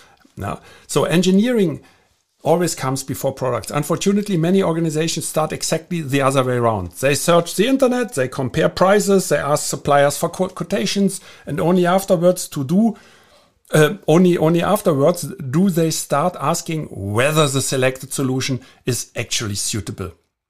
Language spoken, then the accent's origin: English; Germany; English is a second language; from Germany, and thank you very much for joining me again.